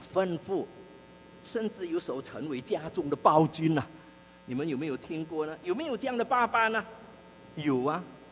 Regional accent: China; 其实我们中国人在这一方面还有更深层的教导

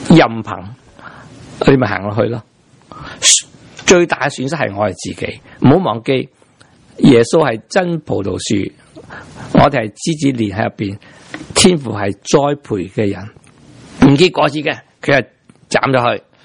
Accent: Taiwan; 因为你唔知道我哋台湾人中意咁

